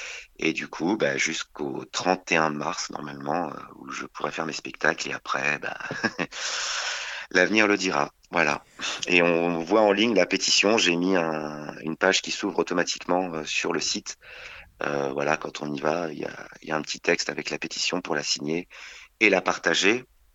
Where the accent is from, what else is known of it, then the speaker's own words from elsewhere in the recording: France; là tout le temps, toute la vie, toute l'année, on est français et voilà, on fait vivre un quartier, un arrondissement, une ville, un pays